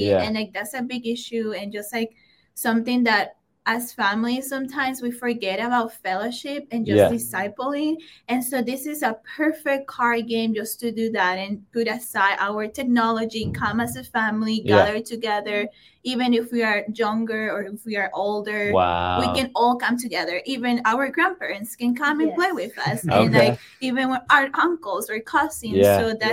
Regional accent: Honduras; English is a second language; Yeah. So I'm from Honduras.

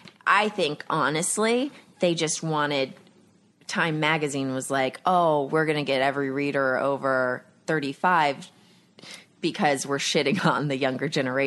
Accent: Texas, United States; Growing up in Texas, that parents have been image sculpting for a while with their children

